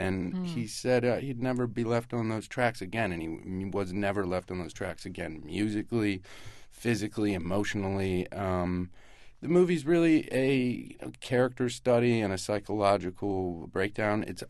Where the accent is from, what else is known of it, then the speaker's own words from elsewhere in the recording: Washington, District of Columbia, United States; look, I'm from Washington, D.C., the most rhythmical city in the United States of America.